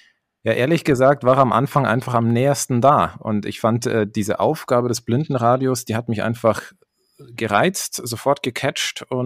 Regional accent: Pfaffenhofen, Bavaria, Germany; Ich komme aus Pfaffenhofen, das ist zwischen Ingolstadt und München.

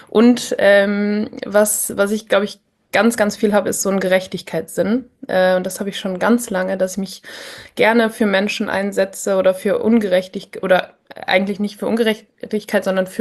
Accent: North Rhine-Westphalia, Germany; moved away as an adult; now in Vienna, Austria; Ich komme aus der Nähe von Köln. Genau, ich habe in Köln auch studiert und bin dann nach Österreich gegangen, weil ich meinen Freund kennengelernt habe

